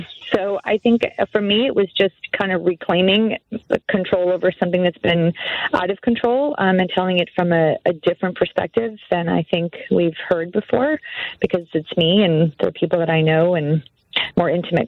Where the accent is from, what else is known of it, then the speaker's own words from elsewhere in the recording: Chicago, Illinois, United States; also born or lived in Buffalo Grove; We grew up in Chicago and Buffalo Grove, so we talked to some of his friends from junior high and high school.